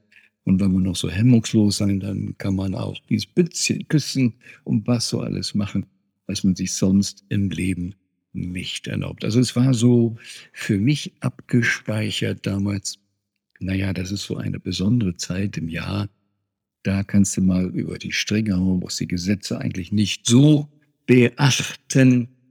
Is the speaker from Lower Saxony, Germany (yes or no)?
no; Bonn, North Rhine-Westphalia, Germany; Ich bin in Bonn großteils aufgewachsen, also gehörte sozusagen mit in den Großraum Köln. Und als kleiner Junge, der noch nicht zur Schule ging, ich bin mit 5 Jahren nach Bonn gezogen worden